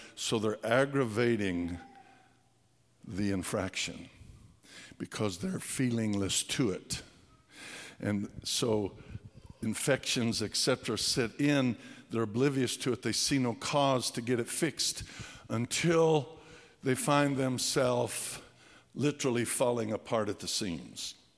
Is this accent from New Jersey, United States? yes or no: no; Pueblo, Colorado, United States; I was from Pueblo. He was also from Pueblo.